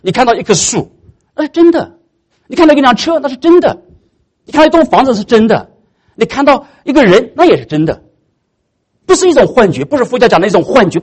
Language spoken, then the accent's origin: Chinese; China; 好多人说好人一生平安，我们中国人喜欢讲这些话